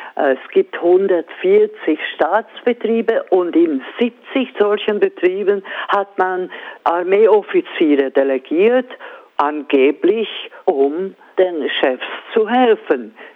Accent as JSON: {"language": "German", "country": "Switzerland", "lives_now": "Hungary", "said": "Aber ich lese ja das auch von meiner Heimat in der Schweiz."}